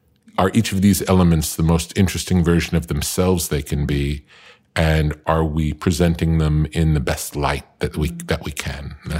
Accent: Long Beach, New York, United States; now in Malibu, United States; Long Beach was about an hour outside of Manhattan.

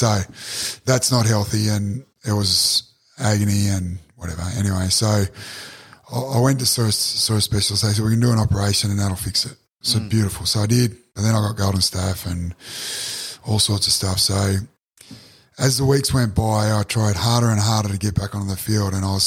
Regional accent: Australia; And I said, well, you know that I'm Australian.

